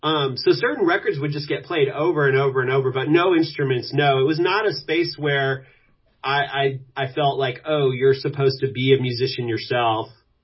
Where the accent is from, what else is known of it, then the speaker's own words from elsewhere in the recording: Louisville, Kentucky, United States; It was probably growing up in Louisville, Kentucky.